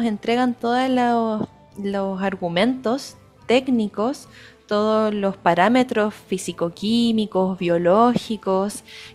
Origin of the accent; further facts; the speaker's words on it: Santiago, Santiago Metropolitan Region, Chile; born there; Yo nací en Santiago, pero por diversos motivos de la vida llegué acá, por amor, por familia, así que estoy construyendo mi vida aquí.